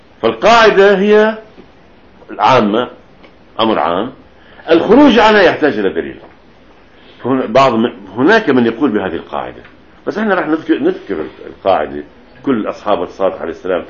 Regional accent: Lebanon; هيدي لو عندنا بلبنان هلا كان اسمه حق مصاري

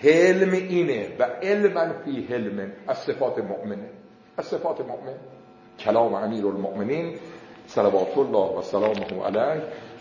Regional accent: Qom, Iran; born there; خود ما متولد قمیم. بعد فوت مرحوم آقای بروجردی رفتیم تهران، دبیرستان و تهران تهی کردیم، برگشتیم قم.

